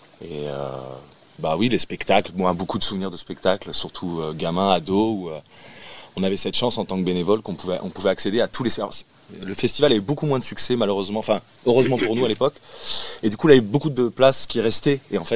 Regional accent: Toulouse, Occitanie, France; born there; Non, pas du tout, je suis né à Toulouse, ouais.

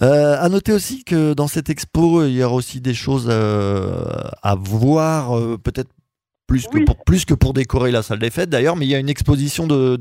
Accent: Paris, Île-de-France, France; Bon, je suis Parisien en plus

